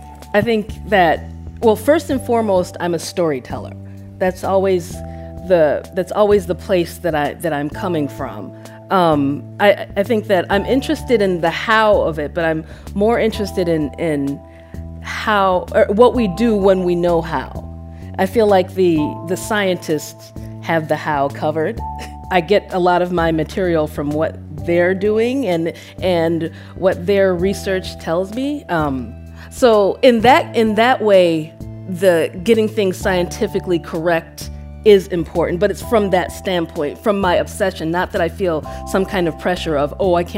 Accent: United States; growing up in the United States versus with going to Nigeria, like, my world was always bigger.

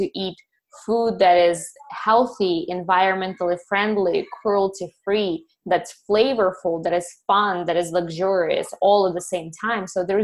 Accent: Ukraine; And she's a really good cook, but we're both from Ukraine.

